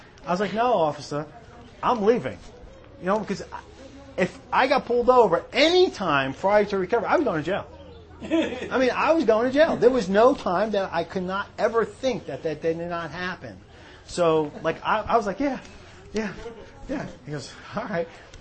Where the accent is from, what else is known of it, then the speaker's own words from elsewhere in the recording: Brooklyn, New York, United States; I was like, damn right they do, man. I'm from Brooklyn. Your rims gotta look nice, man.